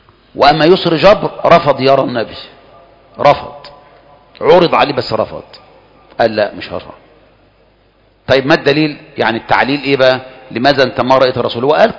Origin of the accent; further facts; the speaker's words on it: Egypt; انما احنا كمصريين بقى عندنا عواطفنا